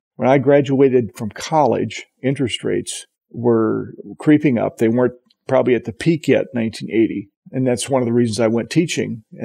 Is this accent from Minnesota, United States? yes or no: yes; Walnut Grove, Minnesota, United States; I grew up on a farm 2 miles west of Walnut Grove, Minnesota.